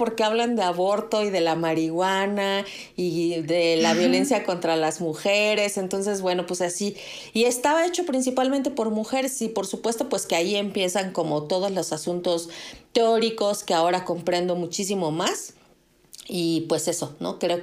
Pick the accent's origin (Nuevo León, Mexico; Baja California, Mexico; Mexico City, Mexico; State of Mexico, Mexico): Mexico City, Mexico; Y mira que soy de la Ciudad de México